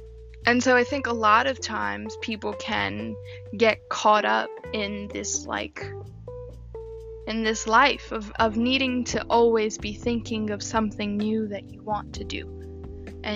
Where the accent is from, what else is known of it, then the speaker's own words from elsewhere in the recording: New York City, New York, United States; my being in New York City, my experiences as a New Yorker